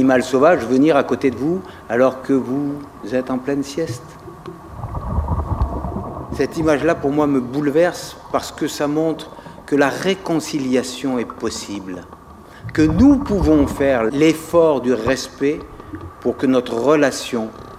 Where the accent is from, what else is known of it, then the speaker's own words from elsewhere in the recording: Brittany, France; même chez nous, en Bretagne, un certain nombre de pêcheurs très vertueux.